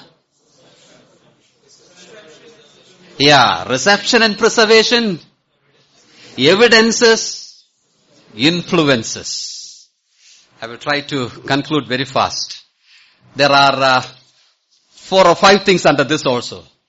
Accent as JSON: {"language": "English", "region": "Kerala", "country": "India", "tie": "born or raised there", "said": "I grew up in Kerala."}